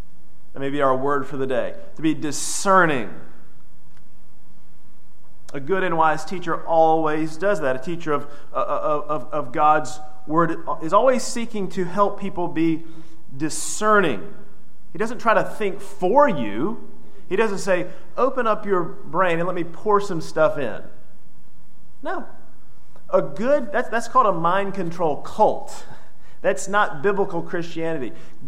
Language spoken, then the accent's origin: English; Elkin, North Carolina, United States; I remember growing up in Elkin. Have I ever mentioned that I grew up in Elkin? I think I have. But growing up in Elkin